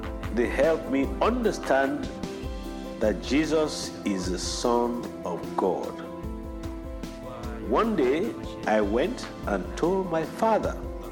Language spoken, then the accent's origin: English; Chad; Peace to you. … I am a Chadian from Chad.